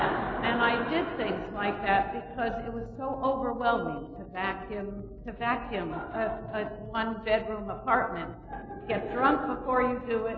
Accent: Westchester, New York, United States; I grew up in Westchester

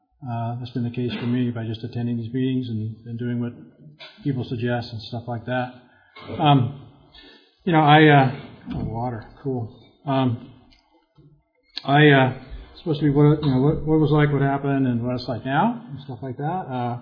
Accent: Irvine, California, United States; now in San Clemente, United States; I was from Irvine, and my wife and I just moved down here in June, so I am now … from San Clemente

